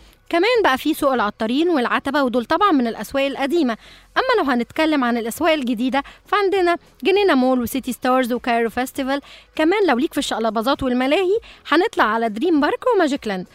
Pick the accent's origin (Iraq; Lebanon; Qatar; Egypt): Egypt; كمان عندنا في مصر عين سحرية